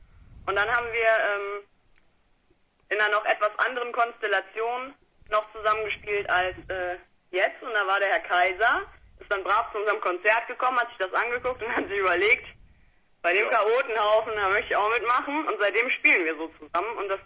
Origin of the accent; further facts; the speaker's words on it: Langenfeld, North Rhine-Westphalia, Germany; Aus Langenfeld. Das ist die schönste Stadt zwischen Köln und Düsseldorf.